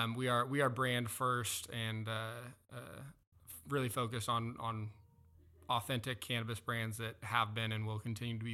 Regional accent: Corvallis, Oregon, United States; now in Portland, United States; I'm actually from Corvallis, about 90 miles south, and was there until pretty much all the way through college. Been in Portland for 10 plus, maybe 11, 12 years now.

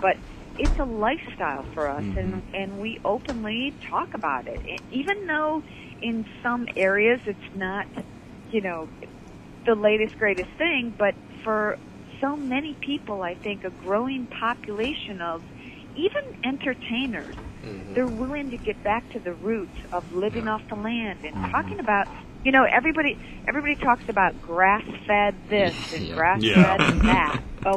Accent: Michigan, United States; That's only because we're from Michigan.

